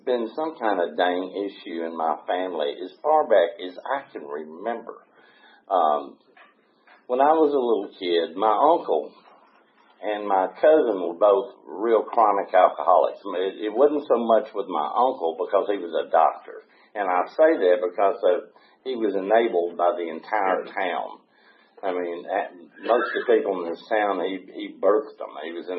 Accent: McMinnville, Tennessee, United States; born there; I was born in McMinnville, Tennessee. Anybody ever been to McMinnville? It's a nice place right up next to the plateau. But anyway, that's where I was born.

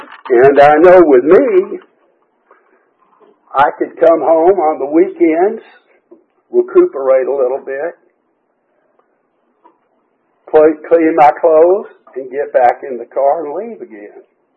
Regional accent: Atlanta, Georgia, United States; I grew up in Atlanta and right around Peachtree Battle area, right around Bobby Jones Golf Course

